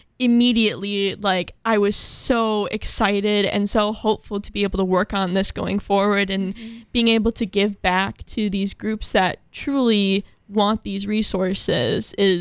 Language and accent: English; Racine, Wisconsin, United States; I'm from Racine, so